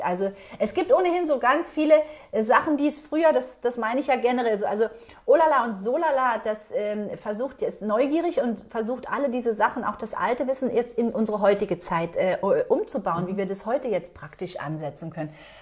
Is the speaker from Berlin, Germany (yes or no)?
yes; Berlin, Germany; Ich bin Berliner Mädchen. Ich bin mit Currywurst, Pommes, Ketchup, Mayo, Fast Food groß geworden.